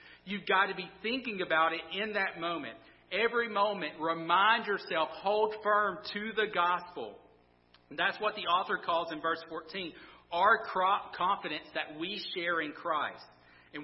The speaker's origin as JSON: {"language": "English", "region": "Deep South", "country": "United States", "tie": "born or raised there", "said": "listen, we're in the South and I was raised in the Deep South."}